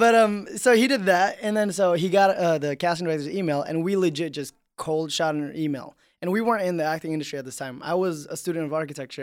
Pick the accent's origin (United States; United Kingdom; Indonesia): Indonesia; I grew up in Indonesia.